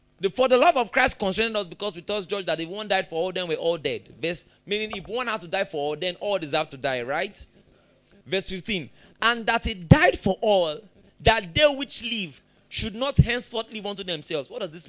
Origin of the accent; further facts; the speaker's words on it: Delta, Nigeria; maybe you know I was from Delta State, I'm from Isoko, all those things.